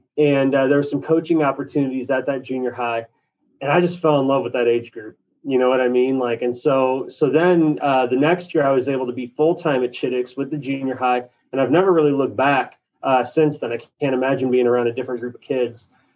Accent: Quad Cities, Illinois, United States; First, I didn't grow up in the Bloomington Normal area. I grew up in the Quad Cities. It's like 2 hours northwest of Bloomington Normal on the Mississippi River.

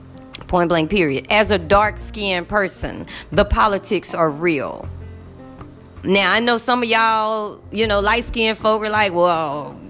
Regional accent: Dallas, Texas, United States; Now, y'all, I'm from Oak Cliff. All we ever do is read between the lines. You learn that growing up in Highland Hills and Oak Cliff.

